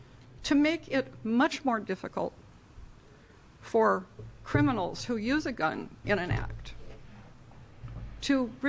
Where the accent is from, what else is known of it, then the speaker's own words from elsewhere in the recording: Portland, United States; I'm from Portland, and I'm speaking on behalf of myself.